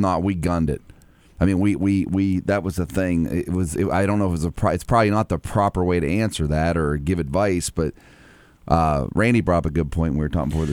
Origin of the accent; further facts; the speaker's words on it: Ohio, United States; because I grew up in a rural area. I'm from Eastern Ohio, and we dealt with a lot of train tracks